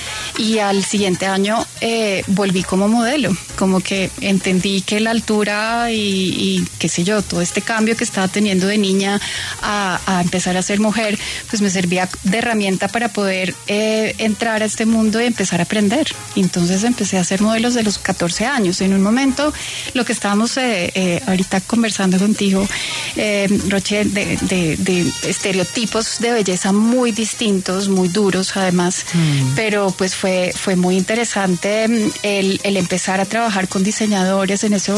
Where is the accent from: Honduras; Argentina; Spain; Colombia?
Colombia; Bogotá; Nací aquí en Bogotá, mi familia es muy paisa, entonces siempre digo que soy Rola, pero que mi corazón no puede ser más paisa y más perteneciente a la montaña, además. Mi familia es de Río Negro